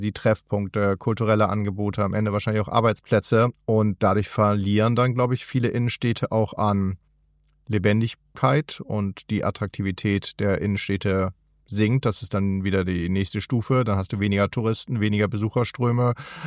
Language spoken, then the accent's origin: German; Bremerhaven, Bremen, Germany; wenn ich in meiner Heimatstadt Bremerhaven mir das anschaue, da ist es schon dramatisch